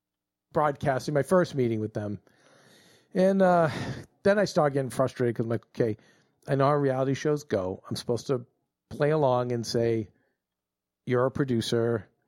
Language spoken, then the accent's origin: English; Boston, Massachusetts, United States; as a Bostonian, we never go halfway.